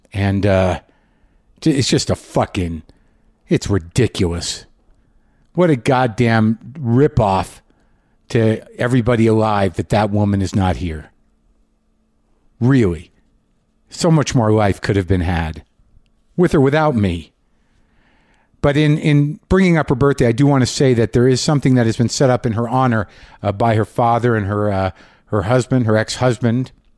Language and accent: English; New Mexico, United States; where I grew up, not in Taos. I grew up in New Mexico.